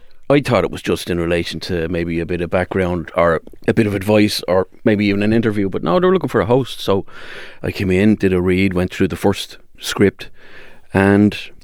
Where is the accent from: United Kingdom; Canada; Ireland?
Ireland; Skerries, Leinster; I'm from North County Dublin, from Skerries, born and bred.